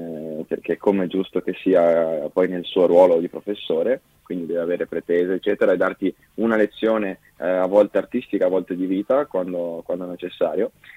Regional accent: Pesaro, Marche, Italy; Sì, sono di Pesaro, esatto.

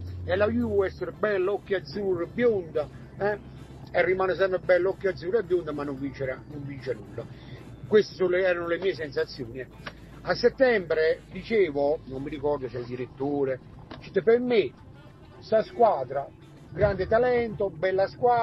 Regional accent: Naples, Campania, Italy; perché sono napoletano

